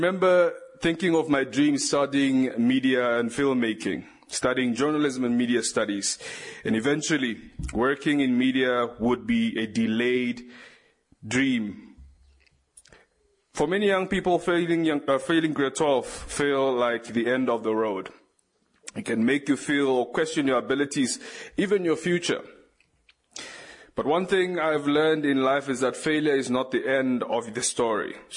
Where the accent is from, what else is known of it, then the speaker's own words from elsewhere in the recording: Okahandja, Otjozondjupa, Namibia; I came from Okahanja, specifically from Fayfran Camp, at a place many know as a dusty, but I think it's quite a humble place that's full of hardworking people